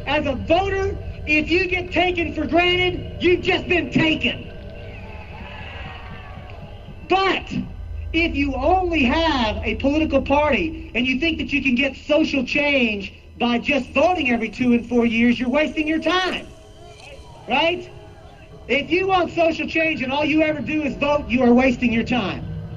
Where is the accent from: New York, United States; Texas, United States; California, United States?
Texas, United States; that's right, I'm from Texas. I'm going to own that right now. I'm from Texas, and I'm here to make amends.